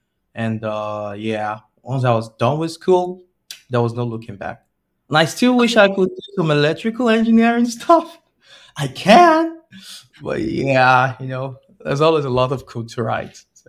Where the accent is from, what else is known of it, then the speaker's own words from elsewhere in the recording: Nigeria; English is a second language; I am a backend engineer at Grace Health, and I am from Nigeria.